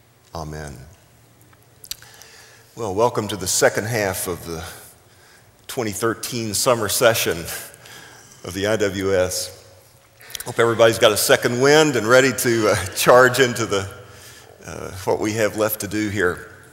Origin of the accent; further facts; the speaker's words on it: Texas, United States; Now, I come from South Texas, and I'm not bilingual, but everybody in South Texas has a little Spanish.